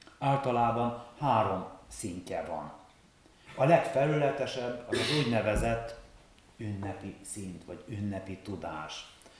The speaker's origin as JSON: {"language": "Hungarian", "country": "Hungary", "said": "Ezen a napon megerősödhetünk abban, hogy magyarok vagyunk, egy olyan nemzet tagjai, amelynek már a puszta megmaradása is hős tett több mint egy évezrede."}